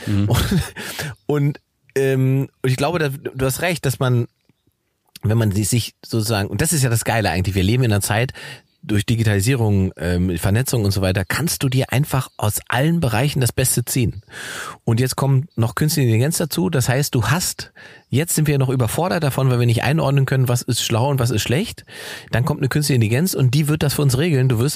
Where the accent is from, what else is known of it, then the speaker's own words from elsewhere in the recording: East Germany, Germany; als Ostdeutscher ist das Kindheit für mich.